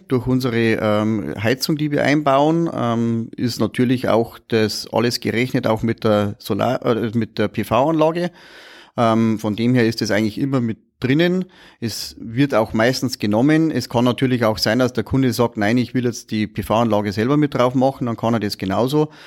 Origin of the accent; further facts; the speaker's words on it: Aich, Bavaria, Germany; Also ich komme aus Aich, das ist in der Gemeinde Bodenkirchen, das ist also ein bisschen ein ländlicher Bereich.